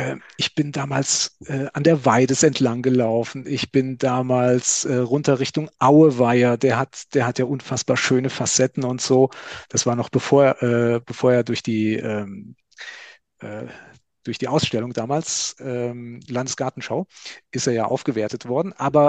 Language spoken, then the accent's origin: German; Fulda, Hesse, Germany; Also ich bin im Nordend groß geworden. Und von daher, wenn es irgendwie geht, komme ich ein oder zweimal im Jahr nach Fulda.